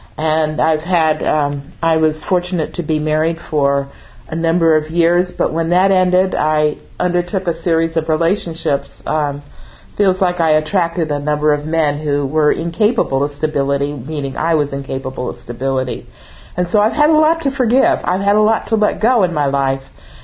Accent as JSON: {"language": "English", "region": "Connecticut", "country": "United States", "tie": "born or raised there", "said": "I grew up right outside Hartford, Connecticut, and it was a company town. People were either in insurance or they worked for Pratt & Whitney, which manufactured aircraft engines."}